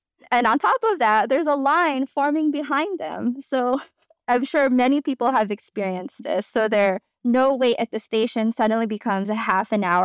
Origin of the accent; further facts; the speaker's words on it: New York, United States; And since I'm from New York, the videos tend to be wrapped around New York City.